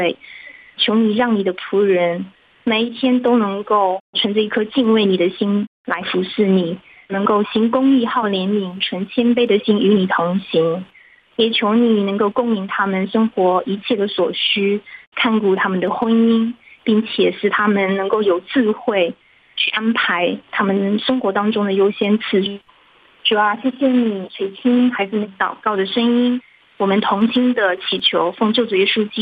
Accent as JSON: {"language": "Chinese", "region": "Jiangsu", "country": "China", "said": "大家平安，我是江苏的"}